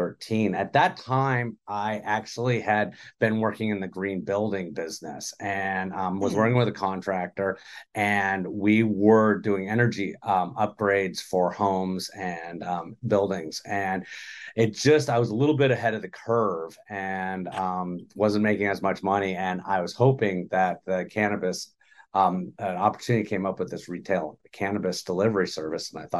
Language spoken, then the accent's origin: English; Los Angeles, California, United States; Yes, I'm from Los Angeles